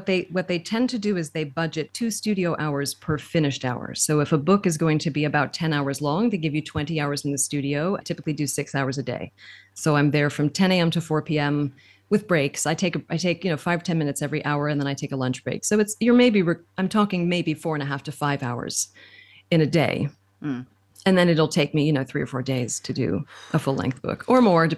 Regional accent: Connecticut, United States; I grew up in Connecticut, which is about 2 hours north of here, and so we used to come into the city.

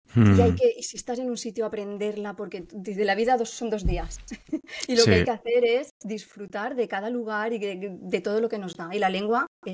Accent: Pedreguer, Valencian Community, Spain; Depende de la zona de la comunidad valenciana. Yo soy de Pedreguer.

